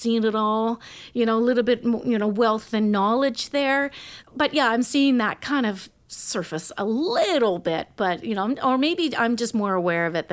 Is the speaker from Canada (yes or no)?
yes; Nova Scotia, Canada; also born or lived in Northern BC; I grew up on the Eastern Shore.